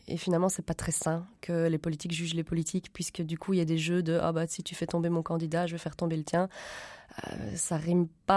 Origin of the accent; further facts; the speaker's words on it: Belgium; Alors, en tant que Belge